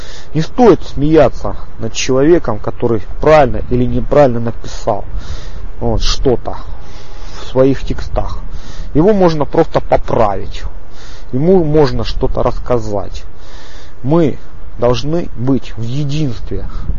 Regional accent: Donbas, Ukraine; я сам с края Донбасс. Я сам по матери белорус. Вот. И как бы я прожил свою часть в Донецке

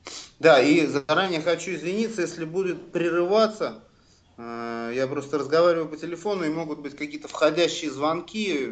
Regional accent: Saint Petersburg, Russia; Мне 34 года. Я родился и вырос в Санкт-Петербурге. Ну, тогда он был Ленинградом.

